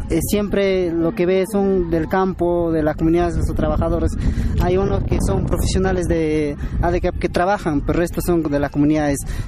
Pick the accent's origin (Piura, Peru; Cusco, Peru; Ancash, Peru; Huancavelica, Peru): Huancavelica, Peru; Ajuyanca; Soy natural de Huancavelica y comunidad de Ajuyanca, distrito Quichuas.